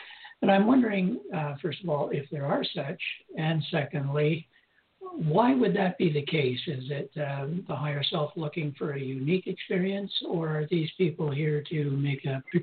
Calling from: Richmond Hill, Ontario, Canada; I'm calling from Richmond Hill, Ontario, Canada.

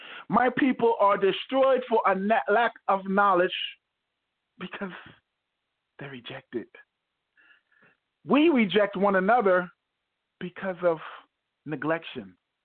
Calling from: New Jersey, United States; I'm actually in New Jersey.

